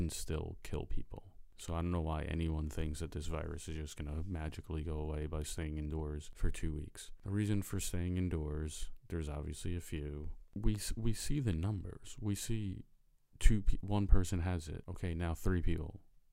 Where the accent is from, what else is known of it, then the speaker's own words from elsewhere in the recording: the South, United States; accent: Southern; Or Nikki doesn't like my southern accent